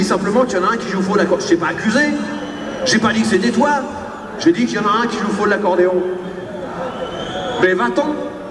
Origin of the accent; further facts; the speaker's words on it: Paris, Île-de-France, France; ouais, je suis de Paris